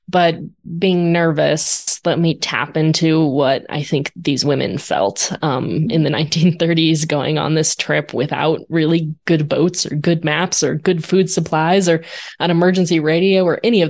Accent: Arizona, United States; You know, I grew up in Arizona. I've written a lot about the Colorado River, and yet I had never encountered their names.

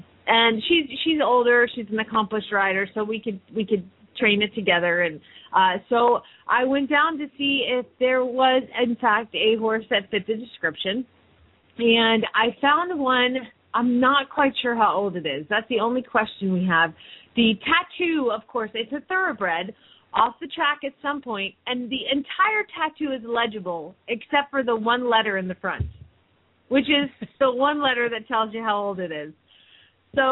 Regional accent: Phoenix, Arizona, United States; from Phoenix, Arizona

